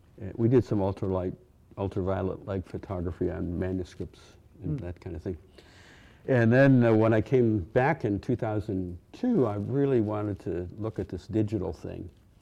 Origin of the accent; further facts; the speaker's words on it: Rochester, New York, United States; I was brought up in Rochester, didn't put this together right away.